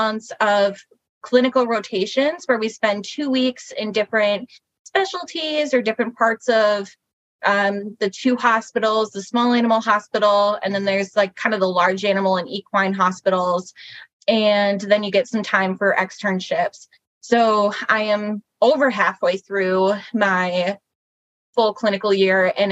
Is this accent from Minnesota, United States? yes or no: yes; Rochester, Minnesota, United States; I'm from Rochester originally, and I joke that I was born, and it's not even really a joke, I was born down the street from where then I went to college.